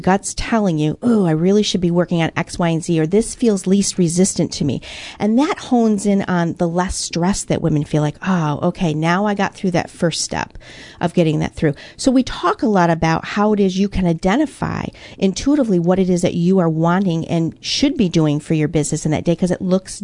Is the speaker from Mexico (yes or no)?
no; Midwest, United States; I'm from the Midwest, so I have some weird terminology I've heard.